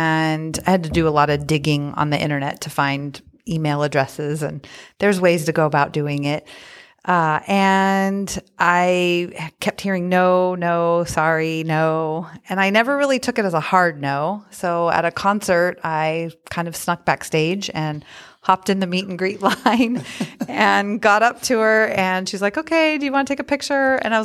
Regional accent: California, United States; moved away as an adult; also born or lived in Las Vegas; Yeah, so born and raised in California, and I started producing my documentary back in 2014.

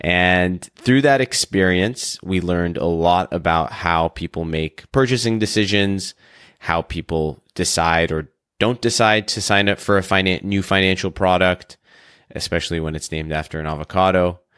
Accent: Los Angeles, California, United States; I reconnected with a dear friend of mine who I grew up with here in Los Angeles.

